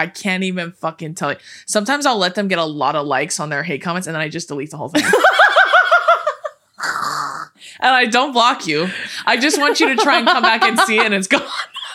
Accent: California, United States; We say that all the time, but we were born and raised in California.

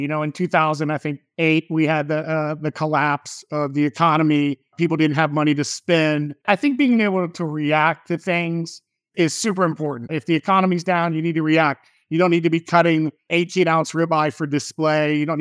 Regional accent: Lafayette, Louisiana, United States; I'm from Lafayette, Louisiana.

